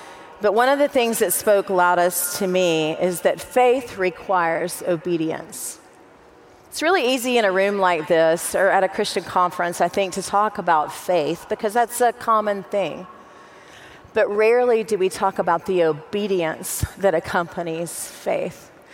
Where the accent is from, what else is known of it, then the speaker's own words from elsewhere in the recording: Texas, United States; I grew up in Texas, so that's why I have a little bit of attitude. Yep. If anybody just wants to yell Texas forever, go for it. We're loud and proud.